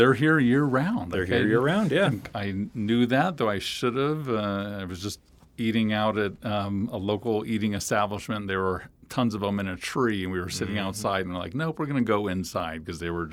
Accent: Kansas, United States; now in Texas, United States; I moved to Texas and I'm from Kansas originally.

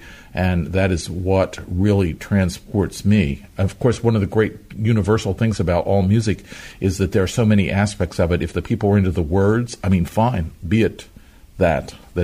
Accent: West Virginia, United States; Well, I come from West Virginia, which is sort of the boondocks, and there was a fair amount of classical music there

